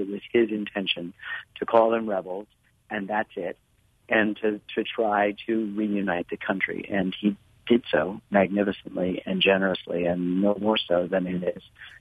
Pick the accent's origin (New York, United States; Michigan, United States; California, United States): Michigan, United States; Ann Arbor; I'm a Michigander, and I grew up in Ann Arbor.